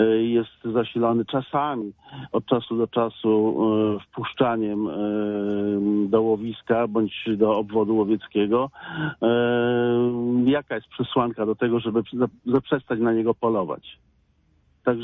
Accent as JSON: {"language": "Polish", "town": "Wrocław", "region": "Lower Silesian Voivodeship", "country": "Poland", "said": "bo jestem wrocławianinem."}